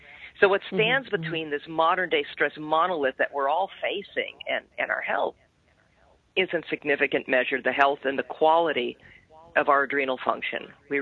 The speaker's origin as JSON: {"language": "English", "country": "Canada", "tie": "born there", "said": "I'm a Canadian too, by birth"}